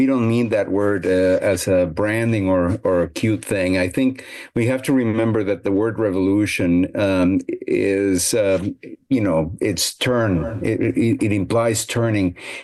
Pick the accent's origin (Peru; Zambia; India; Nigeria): Peru; English is a second language; now in United States; I'm originally from Peru, and I've done all my career in the United States, all my clinical career in the United States.